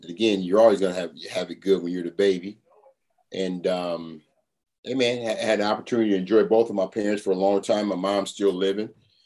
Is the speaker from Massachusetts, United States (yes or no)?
no; Toledo, Ohio, United States; Yeah, I grew up in Toledo, Ohio, man, before I went off to Columbus, Ohio to go to Ohio State University.